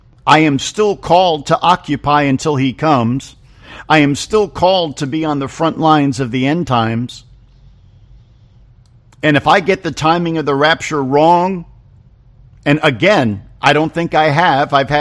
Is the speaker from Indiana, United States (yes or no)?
no; New Jersey, United States; Now, I'm from New Jersey, and to my way of thinking, I'm always suspicious.